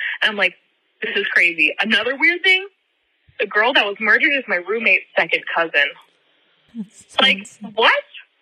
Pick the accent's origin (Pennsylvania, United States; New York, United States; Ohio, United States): Ohio, United States; Hartville; Funny story, I'm actually from Hartville, Ohio.